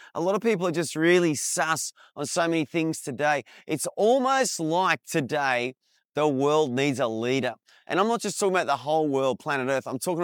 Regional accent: Australia; You know, I'm an Australian.

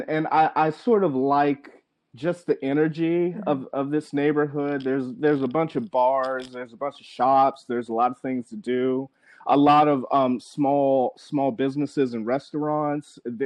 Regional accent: Maryland, United States; So, you know, I grew up in Maryland, and then I went to undergrad at Johns Hopkins University in Baltimore.

